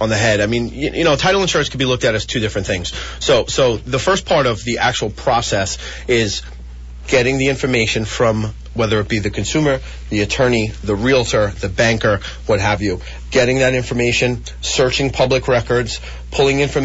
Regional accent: New York, United States; Well, I am always a New Yorker and always will be a New Yorker.

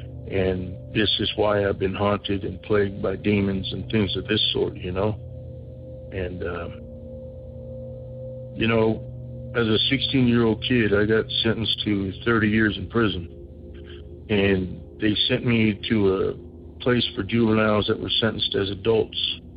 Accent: Arizona, United States; Yes, I am full-blooded Native American. And I am from Indian Reservation in Arizona.

